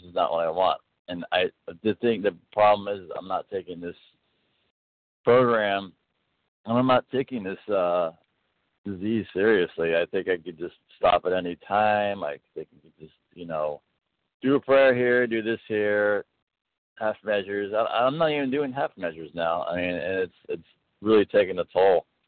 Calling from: Florida, United States; from Florida.

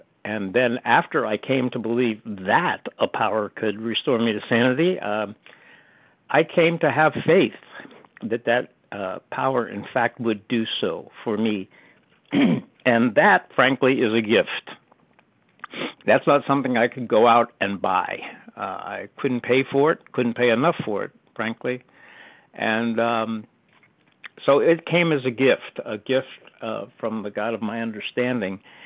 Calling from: North Carolina, United States; Good morning, Kelly. … calling from North Carolina. Glad to be here.

